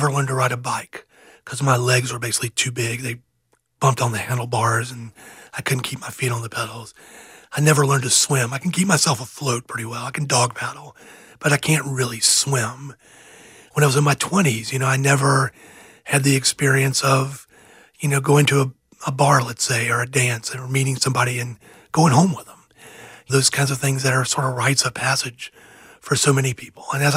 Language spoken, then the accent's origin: English; Georgia, United States; Yeah, I grew up in a Deep South family.